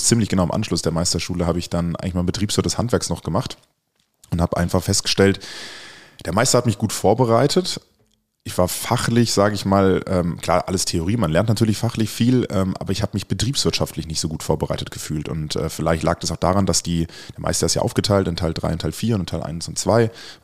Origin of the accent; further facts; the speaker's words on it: Wiesbaden, Hesse, Germany; ich komme ursprünglich aus Wiesbaden